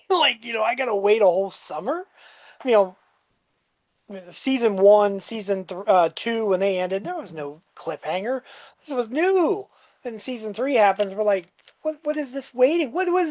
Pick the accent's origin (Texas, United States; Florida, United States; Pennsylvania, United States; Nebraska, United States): Florida, United States; Orlando; I grew up around the Orlando area and stuff, and it was okay as long as I checked in once every 3 days, so they knew I was alive.